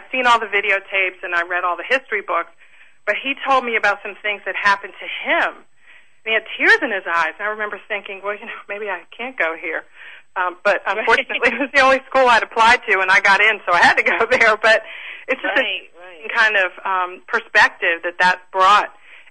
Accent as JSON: {"language": "English", "town": "Washington", "region": "District of Columbia", "country": "United States", "tie": "born or raised there", "said": "When I grew up in Washington, D.C."}